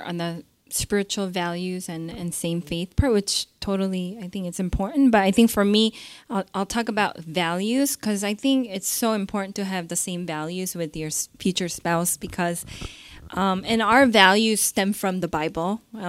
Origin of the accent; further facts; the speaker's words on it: United States; You know, he was raised in Singapore and I was raised in America, and, you know, he's Chinese, I'm Korean.